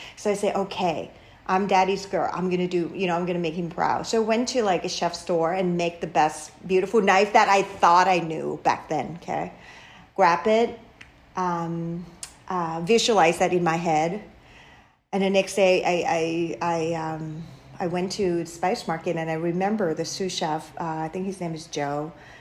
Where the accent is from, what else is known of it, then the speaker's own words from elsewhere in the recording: Thailand; English is a second language; He's like, hey, are you new? I say, yes. And then he was like, where are you from? I say, Thailand.